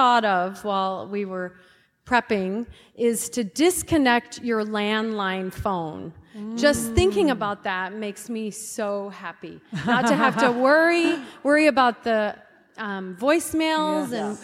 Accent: Issaquah, Washington, United States; from Issaquah, Washington. I'm here with 5 of my girlfriends.

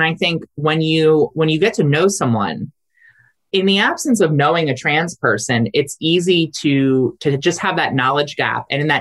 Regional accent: Delaware, United States; one of the things that I always talk about when I talk about my love for my home state of Delaware is that we are a small state.

